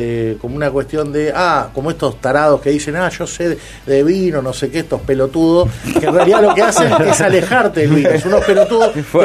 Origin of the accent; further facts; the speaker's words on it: Uruguay; esa cosa pajuerana, polerina, uruguaya